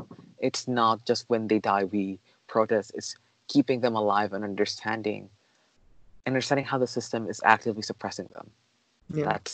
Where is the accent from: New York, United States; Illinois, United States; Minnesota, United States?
New York, United States; Brooklyn; I think it's because I'm from Brooklyn, so obviously that's where I kind of funneling in support.